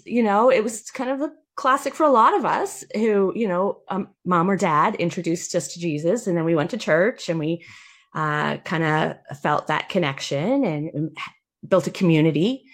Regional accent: Prince Edward Island, Canada; I'm fully Canadian.

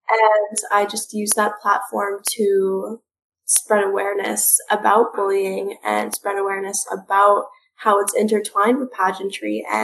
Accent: Canada; Being half Filipina and born in Canada, I felt as though when I was growing up and I was trying to find a group

